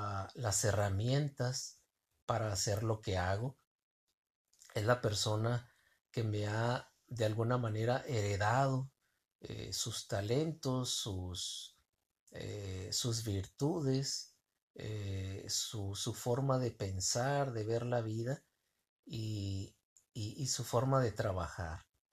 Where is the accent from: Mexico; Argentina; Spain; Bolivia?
Mexico; Tijuana, Baja California; yo soy nativo de la ciudad de Tijuana, Baja California. Nací en una colonia muy humilde